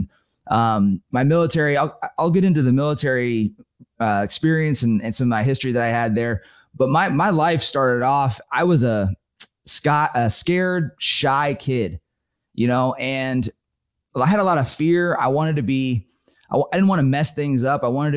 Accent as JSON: {"language": "English", "region": "California", "country": "United States", "tie": "born or raised there", "said": "So I grew up in Northern California hunting bear with my dad."}